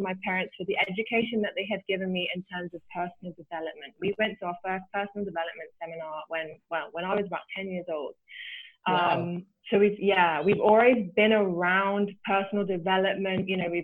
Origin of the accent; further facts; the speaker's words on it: England, United Kingdom; born there; So I was born in England and I'm the only girl in a family of four.